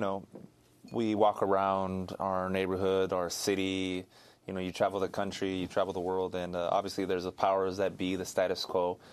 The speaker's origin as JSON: {"language": "English", "town": "La Mirada", "region": "California", "country": "United States", "tie": "born or raised there", "said": "I grew up in La Mirada, which is right on the border of L.A. County and Orange County."}